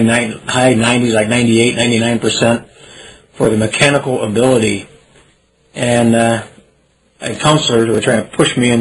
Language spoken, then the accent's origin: English; Michigan, United States; I was born and raised in Shiawassee County, Michigan. I lived in an old house that was over 100 years old that was part of the Underground Railroad for slaves.